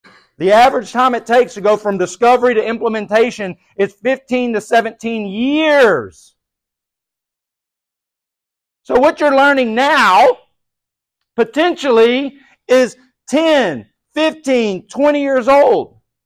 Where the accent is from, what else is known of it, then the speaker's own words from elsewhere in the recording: the South, United States; I'm from the South. You must say yes, ma'am, no, ma'am.